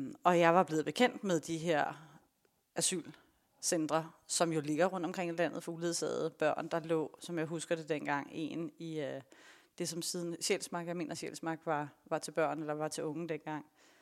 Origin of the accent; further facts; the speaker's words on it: Copenhagen, Capital Region of Denmark, Denmark; fordi jeg er født i København og opvokset heroppe.